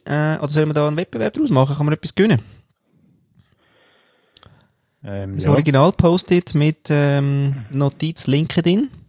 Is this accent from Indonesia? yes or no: no; Aargau, Switzerland; also born or lived in Austria; praktisch wachst du in den Escher-Weiss-Blöcken auf